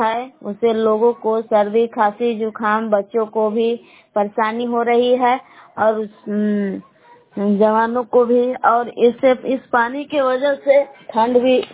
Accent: Belav, Bihar, India; ग्राम बेलाव जिला कैमूर भभुआ के निवासी हूँ।

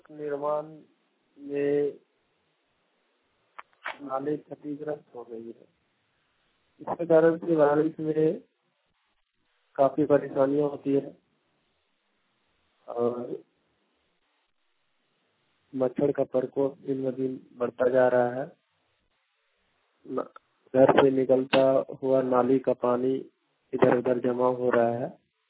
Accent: Dumka, Jharkhand, India; नमस्कार, मैं दुमका प्रखंड का रहने वाला हूँ।

